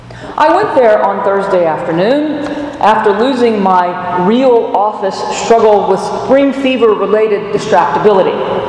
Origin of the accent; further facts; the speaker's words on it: the South, United States; bless your heart, I'm from the South, where even subconsciously one avoids the appearance of unfriendliness.